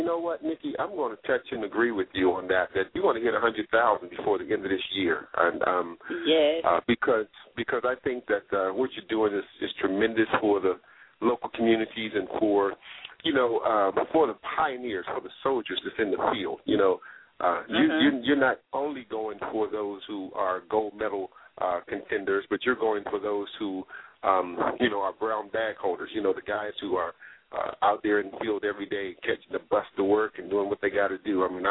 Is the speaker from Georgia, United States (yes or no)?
no; Washington, District of Columbia, United States; I'm originally from Washington, D.C., and my junior high school was right next door to DET when they first got started.